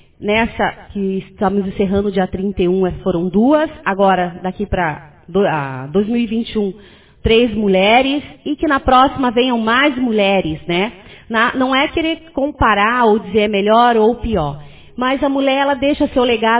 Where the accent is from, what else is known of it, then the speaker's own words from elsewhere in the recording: Rio de Janeiro, Brazil; now in Iraí, Brazil; Mas eu sou carioca, vim do Rio de Janeiro